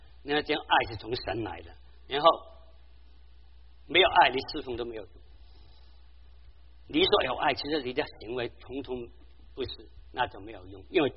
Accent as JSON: {"language": "Chinese", "country": "China", "said": "我们中国人叫大义灭嗔灭亲，对不对？"}